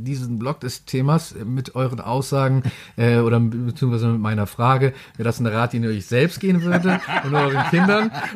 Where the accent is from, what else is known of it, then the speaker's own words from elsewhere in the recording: Northern Germany, Germany; accent: northern German; ich kann bis auf aber meinen norddeutschen Dialekt